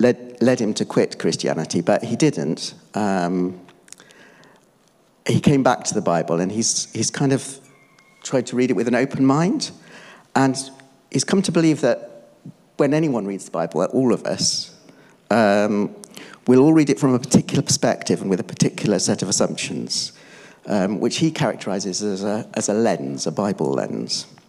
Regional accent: Bristol, South West England, United Kingdom; So I was born and bred in Bristol. I was born in Redland.

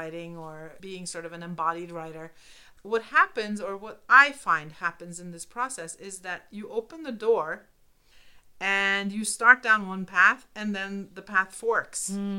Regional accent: Oslo, Norway; the stable that I used to spend so much time in growing up in Oslo, where I was a horseback rider and a competitor

